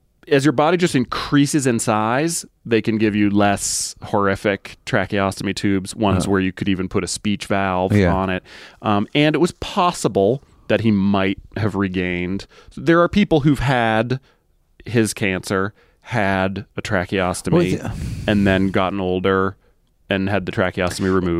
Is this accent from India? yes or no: no; Massachusetts, United States; So I, although I grew up in Massachusetts, I wasn't living there when I met my wife.